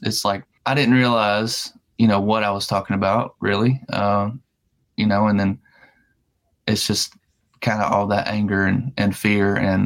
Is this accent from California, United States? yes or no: no; Alabama, United States; The only reason I sound country is because I'm from Alabama.